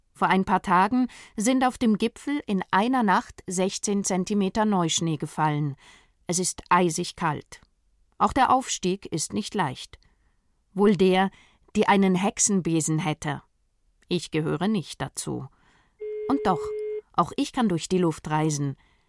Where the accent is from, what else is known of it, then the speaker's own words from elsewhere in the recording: Switzerland; Aus Schweizer Sicht, die wir an die Riesen der Alpen gewöhnt sind